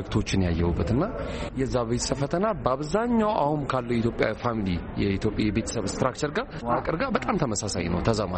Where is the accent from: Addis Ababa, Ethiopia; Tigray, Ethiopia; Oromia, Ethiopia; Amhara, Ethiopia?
Addis Ababa, Ethiopia; እኔ ከተማ ነው ያደኩት፣ 4 ኪሎ አካባቢ ነው ያደኩት። ግን አሁን ወጥቼ አያት አካባቢ የሚባል ሰፈር ነው የምኖረው